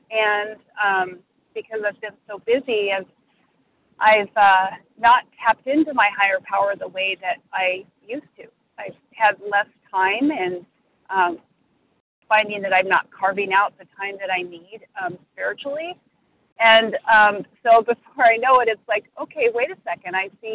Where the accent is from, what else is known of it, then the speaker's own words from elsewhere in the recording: Washington, United States; I'm from Washington State.